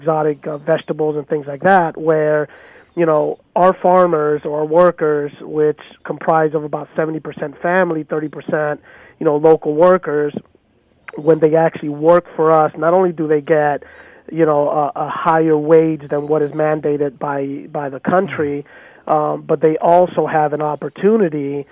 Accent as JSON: {"language": "English", "country": "Panama", "said": "I'm originally from Panama"}